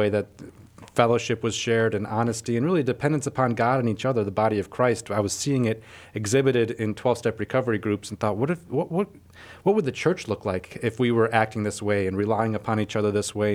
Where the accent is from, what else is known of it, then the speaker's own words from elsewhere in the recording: San Diego, California, United States; now in Tennessee, United States; Yeah, I say San Diego rather than California. Yeah. San Diego, I feel like, kind of...